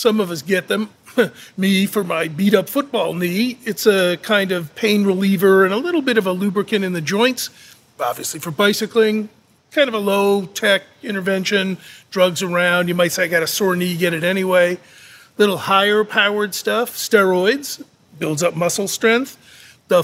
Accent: Boston, Massachusetts, United States; I'm from Boston. We call him a jerk.

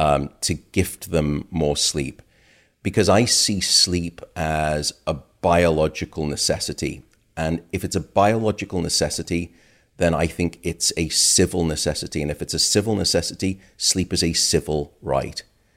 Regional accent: United Kingdom; My home country, the UK, it was over $50 billion.

